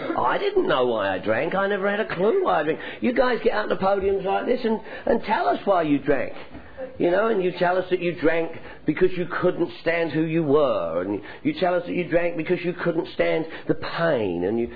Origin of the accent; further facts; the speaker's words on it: London, United Kingdom; I'm from London, England. You probably picked up on that, right? You know, I'm a limey, lush and loady. You know, this is the way I talk.